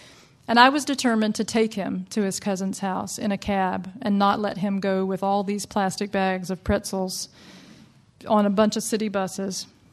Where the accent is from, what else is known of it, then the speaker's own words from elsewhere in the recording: the South, United States; And because I'm from the South, I wanted to call and ask my husband